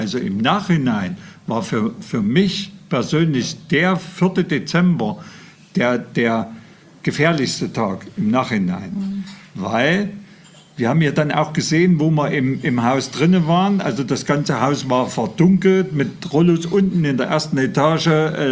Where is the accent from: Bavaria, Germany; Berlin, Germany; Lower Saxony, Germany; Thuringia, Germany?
Thuringia, Germany; Gotha; Also, und bei uns in Gotha war das anders.